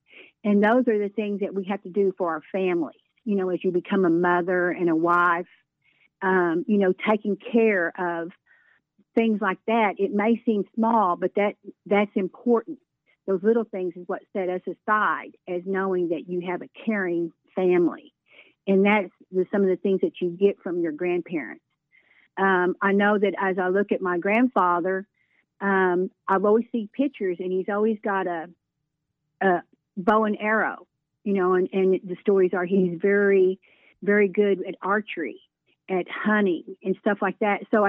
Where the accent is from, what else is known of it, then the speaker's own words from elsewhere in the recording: Elgin, Oklahoma, United States; And so as we grew up in Elgin and driving back and forth with my father working at Fort Sill